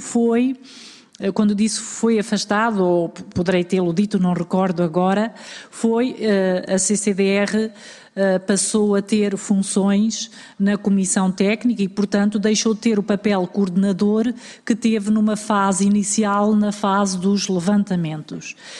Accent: Portugal; enquanto portugueses

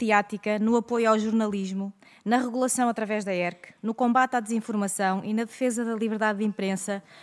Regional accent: Amarante, Norte, Portugal; Não só os adolescentes da minha terra, de Amarante, mas também os adolescentes de todo o país.

